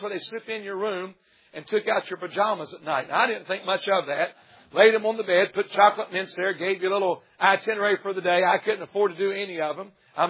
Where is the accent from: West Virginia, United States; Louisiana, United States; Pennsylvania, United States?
West Virginia, United States; I'm from West Virginia, born and raised there, pastor there for over 10 years, and that's my heritage.